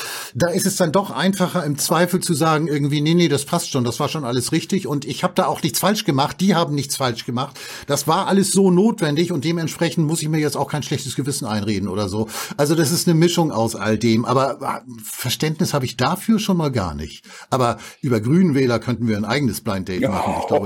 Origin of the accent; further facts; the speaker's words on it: Hamburg, Germany; Ja, ich bin gebürtiger Hamburger, aber dann bin ich irgendwann weggezogen.